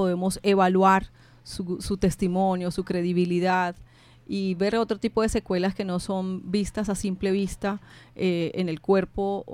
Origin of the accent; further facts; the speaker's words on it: Barranquilla, Atlántico, Colombia; Soy psicóloga desde hace 20 años y soy barranquillera.